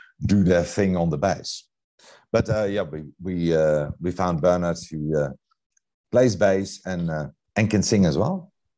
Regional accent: Netherlands; now in South Africa; And I come from the Netherlands, and I went south to South Africa.

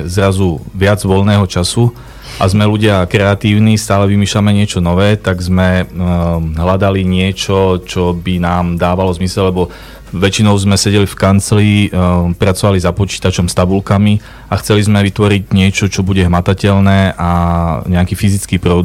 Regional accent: Medzilaborce, Prešov Region, Slovakia; moved away as an adult; also born or lived in Prague; Ja v podstate pochádzam priamo z Medzilaboriec. Tam som sa narodil, vyrastal a po gymnáziu som odišiel v roku 2004 už do Prahy na vysokú školu

